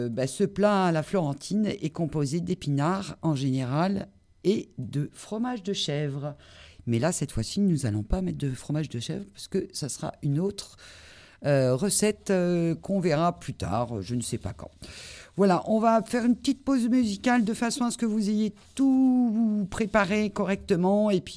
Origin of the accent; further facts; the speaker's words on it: Hauts-de-France, France; Alors, on parle beaucoup comme ça dans le Nord, et moi je suis native du Nord